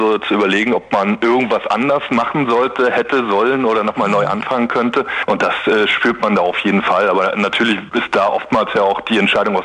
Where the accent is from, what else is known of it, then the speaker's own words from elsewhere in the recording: Leipzig, Saxony, Germany; drehte sich um meine Heimat Leipzig